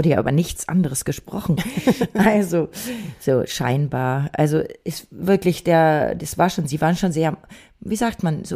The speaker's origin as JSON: {"language": "German", "town": "Bad Salzuflen", "region": "North Rhine-Westphalia", "country": "Germany", "said": "in Bad Salzuflen. Ich wollte da schon da wo ich herkomme, Kleinstadt, Kurbadeort. Ich wollte da schon in Ostwestfalen, in der Nähe von Bielefeld, aber so kleine Stadt und gefüllt mit Kurgästen, alle über 60, 70. Naja, ich bin selbst bald 60"}